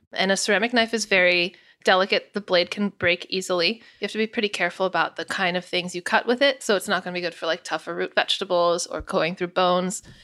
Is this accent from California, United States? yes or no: yes; Los Angeles, California, United States; born or raised there